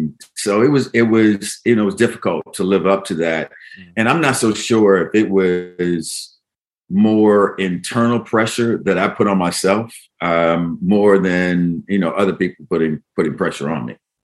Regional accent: Flint, Michigan, United States; And, believe me, growing up in Flint, there's a lot of hurdles and challenges.

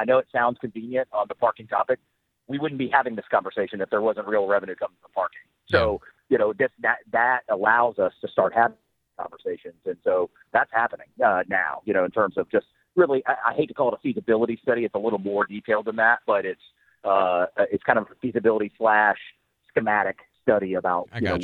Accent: Perdido Key, Florida, United States; I mean, I grew up in Perdido Key.

